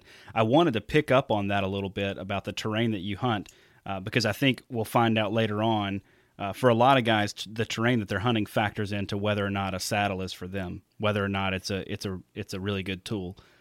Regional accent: Southern United States, United States; accent: Southern; So I try not to have a Southern accent, when I'm doing this or when I'm, but when I'm talking to somebody from the South, I slip back into it pretty quick.

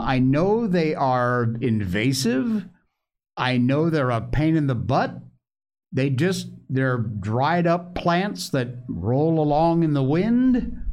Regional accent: Connecticut, United States; born there; moved away as an adult; also born or lived in Key West, Florida; I was born in Connecticut. I moved when I was in my 40s to Key West in Florida, lived in Monroe County, worked for the sheriff's department there.

